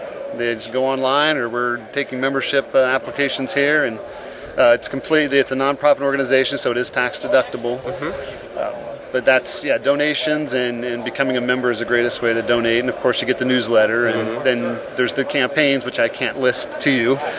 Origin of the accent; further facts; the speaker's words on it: Eugene, Oregon, United States; I'm from Eugene, Oregon